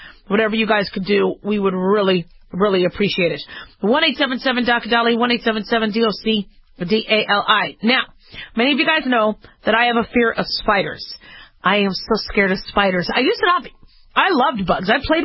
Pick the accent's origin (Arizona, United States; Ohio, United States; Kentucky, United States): Arizona, United States; Phoenix; also born or lived in Las Vegas, Nevada; Okay, remember, I grew up in Phoenix, Arizona and Las Vegas, Nevada.